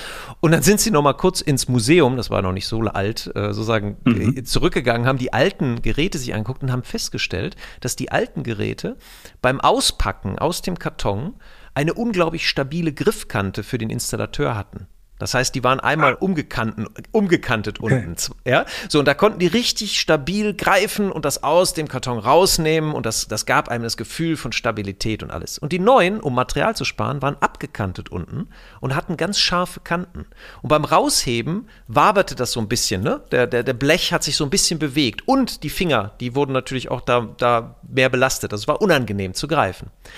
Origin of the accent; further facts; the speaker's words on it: North Rhine-Westphalia, Germany; ich komme ja hier aus dem Bergischen Land